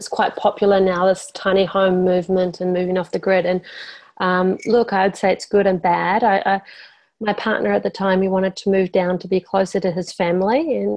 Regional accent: New Zealand; now in Australia; And I come from New Zealand and there's no snakes.

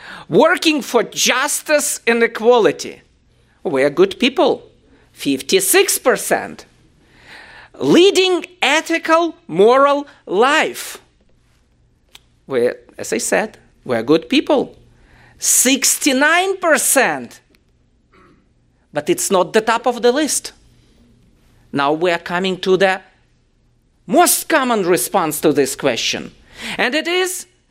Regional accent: Ukraine; English is a second language; now in Berlin, Germany; I'm originally from Ukraine, living for last almost 20 years in Berlin, Germany.

